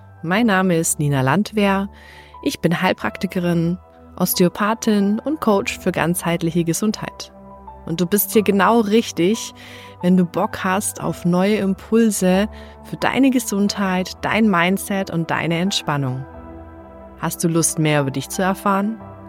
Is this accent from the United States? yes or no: yes; Texas, United States; Und jetzt bin ich groß geworden in den USA. Und zwar in Texas, wo wir, seit ich denken kann, einen Pool im Garten hatten.